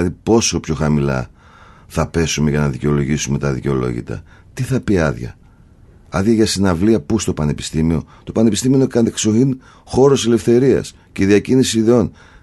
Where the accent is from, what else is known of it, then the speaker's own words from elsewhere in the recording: Evosmos, Central Macedonia, Greece; Εγώ μεγάλωσα στον Εύωσμο που είναι δυτικά, για ποιο δεν ξέρει, συνορεύει με την Ηλιούπολη και τη Σταυρούπολη